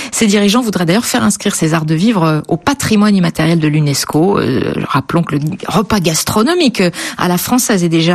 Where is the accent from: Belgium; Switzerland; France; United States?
France; Chez nous, en France, il faut ouvrir le cadeau devant celui qui vous l'offre.